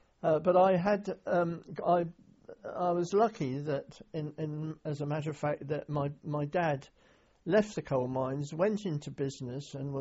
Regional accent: Radstock, South West England, United Kingdom; born there; Yep, I was born in North Somerset in 1922.

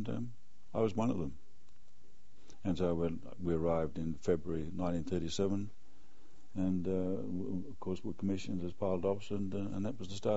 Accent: Canberra, Australian Capital Territory, Australia; also born or lived in Sydney; I was born in Australia, in Sydney, and I was brought up in Canberra until I joined the Royal Australian Air Force as an air cadet in January 1936.

